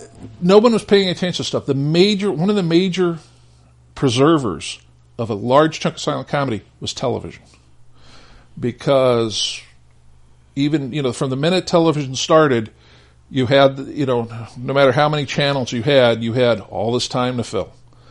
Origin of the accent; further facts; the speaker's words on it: Phoenix, Arizona, United States; I'm from Phoenix, born and raised in Phoenix. I can say that because my family's been there so long.